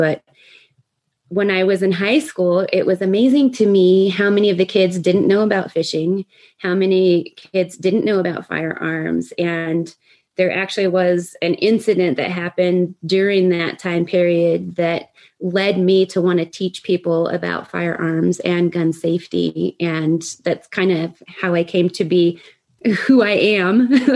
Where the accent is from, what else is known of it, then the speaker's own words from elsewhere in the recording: Pagosa Springs, Colorado, United States; also born or lived in Hawaii; I grew up in Southwest Colorado near Pagosa Springs, and my parents they were traditional or old school hippies, like hippies from the word go. And I was born in Hawaii, and they had moved to Colorado to live near my family